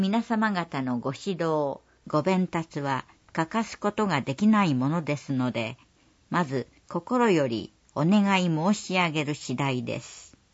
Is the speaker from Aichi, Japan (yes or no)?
no; Nose, Osaka, Japan; 私は野瀬町で生まれ育ち、